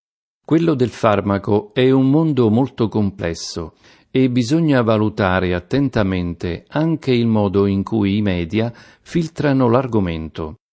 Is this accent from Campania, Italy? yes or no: no; Basilicata, Italy; accent: Lucanian; Ne vado orgoglioso e non faccio nulla per correggere l'accento. Lo considero un segno di attaccamento alla mia terra. Credo però che la lucanità, se così possiamo definirla, sia una filosofia di vita